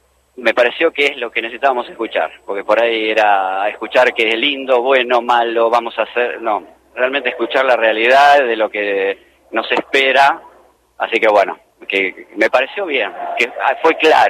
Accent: Mar del Plata, Buenos Aires Province, Argentina; Nada, una casualidad, yo soy de Mar del Plata

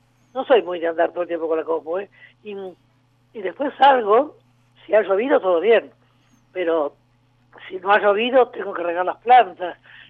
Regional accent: Junín, Buenos Aires Province, Argentina; yo me crié en el campo, en Junín, que toda mi familia era de allí.

